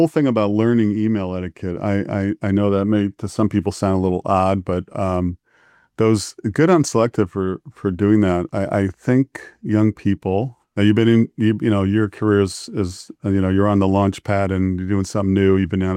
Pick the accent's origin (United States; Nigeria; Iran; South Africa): United States; New Brunswick, New Jersey; Yeah, it's we're at the part of Jersey where I grew up in New Brunswick area.